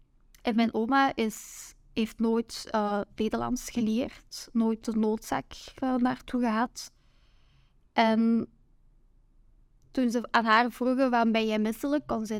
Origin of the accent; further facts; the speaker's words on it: Mol, Flanders, Belgium; ik ben geboren en getogen in Mol. Mijn opa is in de jaren 70 naar Mol gekomen om in de mijn te werken in Beringen.